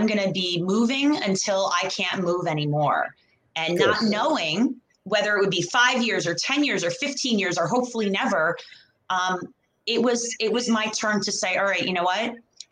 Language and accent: English; New York, United States; I'm originally from New York, and got to play, you know, throughout college and throughout Europe.